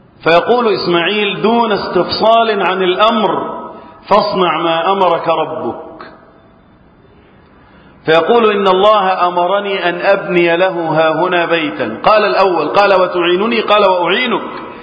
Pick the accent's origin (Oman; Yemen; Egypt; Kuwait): Egypt; اللهم احفظ بلدنا مصر وسائر بلاد